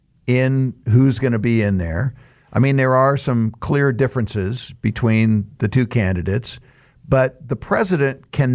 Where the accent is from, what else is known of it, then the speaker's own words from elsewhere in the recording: Sacramento, California, United States; I grew up in Sacramento, California.